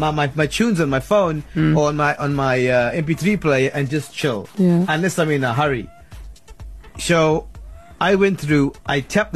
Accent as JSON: {"language": "English", "country": "India", "said": "But believe me, you me, I'm an Indian woman."}